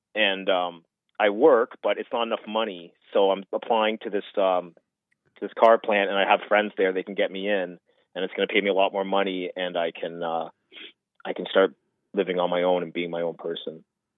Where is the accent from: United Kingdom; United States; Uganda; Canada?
Canada; I'm Canadian.